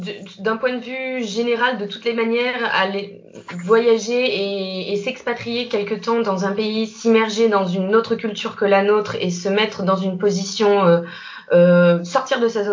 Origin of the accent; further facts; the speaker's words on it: Réunion, France; je suis originaire de La Réunion. J'ai 29 ans, quasiment 29 ans en quelques jours.